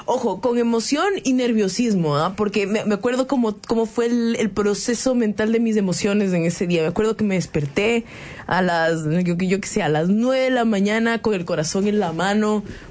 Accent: Ecuador; Yo me atrevería a decir, siendo ecuatoriana, que la constitución del Ecuador es mejor

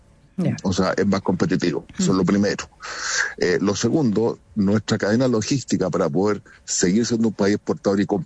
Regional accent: Chile; Primero que nada voy a hablar como ciudadano chileno

